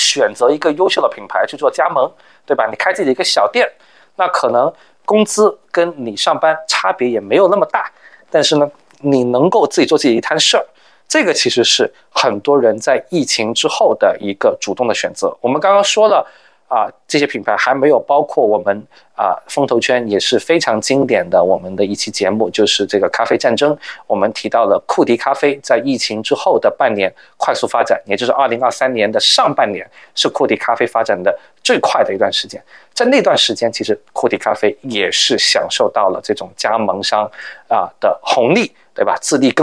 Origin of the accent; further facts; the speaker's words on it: China; 我们中国人其实呢